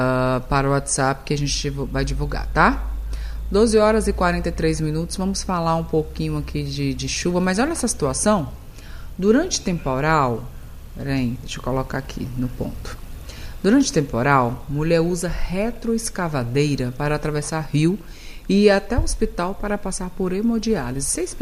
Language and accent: Portuguese; Medeiros Neto, Bahia, Brazil; born there; é depois de Teixeira, também no extremo sul da Bahia, onde eu nasci, inclusive.